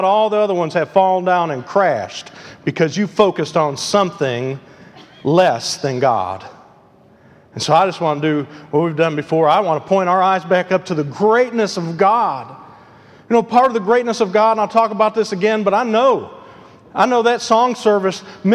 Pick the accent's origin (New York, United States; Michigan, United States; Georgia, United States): Michigan, United States; I don't know where anything is. I'm from Michigan.